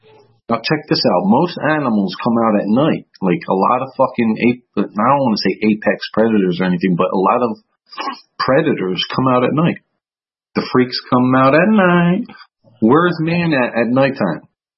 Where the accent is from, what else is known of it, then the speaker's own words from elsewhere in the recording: Pennsylvania, United States; I was raised in Pennsylvania